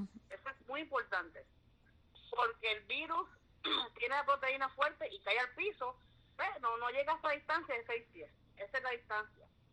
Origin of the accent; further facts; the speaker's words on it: Patillas, Puerto Rico; soy de Patilla, de otro pueblo. Yo soy de otro pueblo, pero trabajo lejos por Santa Isabel. Lejos. Es 1 hora de mi pueblo, allá es 1 hora.